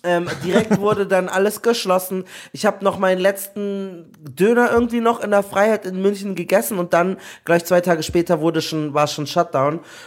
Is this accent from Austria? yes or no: no; Nigeria; ich bin auch Nigerianer und insofern, wenn ein Film aus Nigeria kommt, kriege ich das nochmal eher mit.